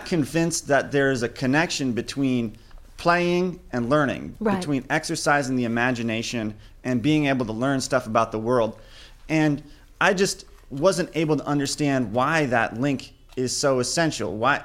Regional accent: Boston, Massachusetts, United States; I'm from Boston.

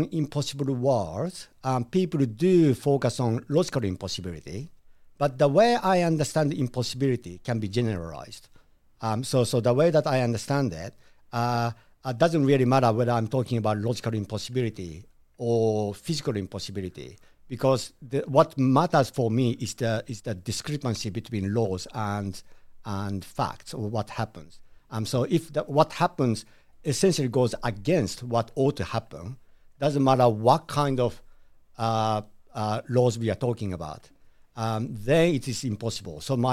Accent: Japan; English is a second language; also born or lived in Australia; Well, I was born in Japan, so I'm a Japanese. And as a typical Japanese, I'm a Buddhist. I was raised as a Buddhist.

